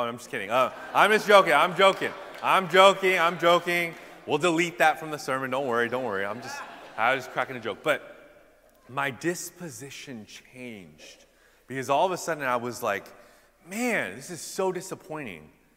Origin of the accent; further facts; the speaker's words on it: California, United States; Yeah, I'm sorry for the diss, but I'm a Californian too, so it's a diss on myself as well.